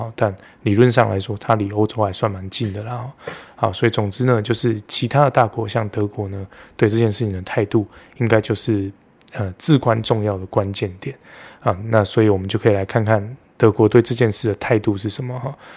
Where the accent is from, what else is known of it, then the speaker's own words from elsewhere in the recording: Taiwan; 以我们台湾人的角度，以我们对这个中国的认知